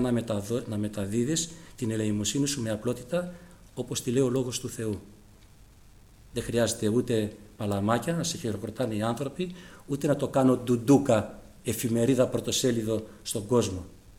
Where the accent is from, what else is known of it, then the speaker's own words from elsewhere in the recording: Greece; Και εμείς εδώ οι Έλληνες που έχουμε το Ευαγγέλιο στη ελληνική γλώσσα, δυστυχώς ως έθνος είμαστε αστοιχείωτοι από το Ευαγγέλιο.